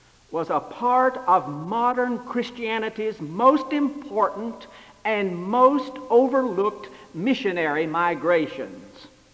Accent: Virginia, United States; born there; also born or lived in North Carolina; Virginia and North Carolina are home for me. I was born in Virginia, but just about 4 miles from the North Carolina line.

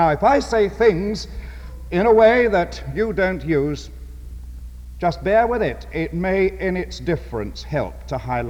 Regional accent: England, United Kingdom; I come from England

